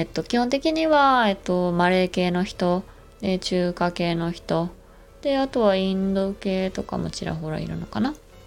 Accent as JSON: {"language": "Japanese", "region": "Kansai", "country": "Japan", "tie": "born there", "accent": "Kansai dialect", "said": "生まれは関西です。めちゃめちゃ普段関西弁を話していて、まあ、仕事では時々こうやって標準語喋るんですけど、普通にノーマルで喋ろうとすると、関西弁がめちゃめちゃ出ちゃいます"}